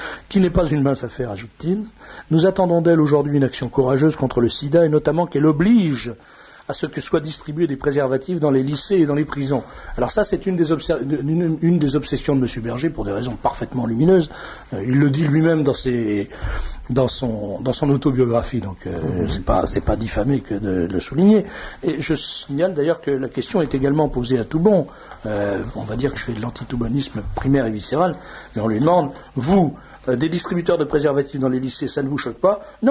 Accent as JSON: {"language": "French", "country": "Hungary", "said": "moi aussi je suis originaire de Hongrie"}